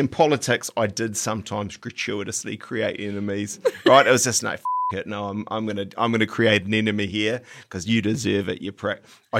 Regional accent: New Zealand; because I'm a Kiwi

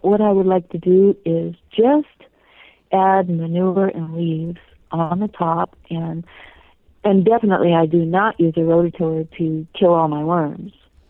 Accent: California, United States; now in Montana, United States; I grew up in California where we had fragrant sweet peas, and they're colorful, and I really want them again. So every year I try here in Montana.

